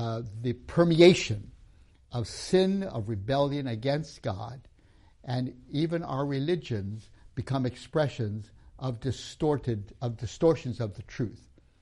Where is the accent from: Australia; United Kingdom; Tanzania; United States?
Tanzania; I grew up in Tanzania. And when I say I grew up in this environment in Tanzania